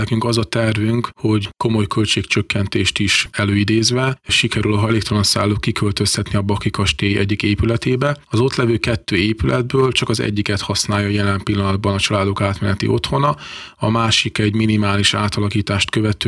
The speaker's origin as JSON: {"language": "Hungarian", "town": "Kiskunhalas", "region": "Bács-Kiskun", "country": "Hungary", "said": "én azt gondolom, hogy kiskunhalasiként ez mindenképpen örömnek ad okot."}